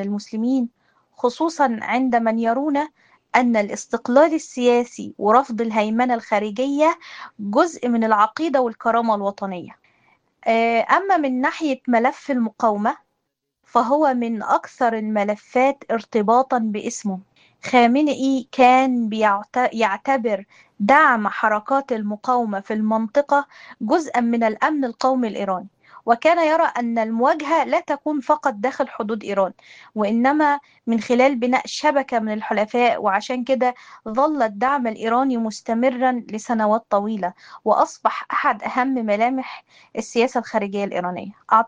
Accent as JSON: {"language": "Arabic", "country": "Egypt", "said": "فأنا كمصرية بشوف إننا مش بنتكلم عن رجل دين أو قائد سياسي فقط"}